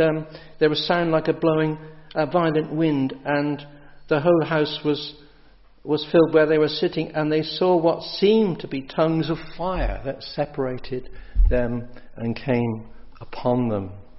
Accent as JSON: {"language": "English", "town": "Gloucester", "region": "South West England", "country": "United Kingdom", "tie": "born there", "said": "I was born in Gloucester, but my grandparents lived in Yorkley, so I do have a link with the Forest of Dean way back."}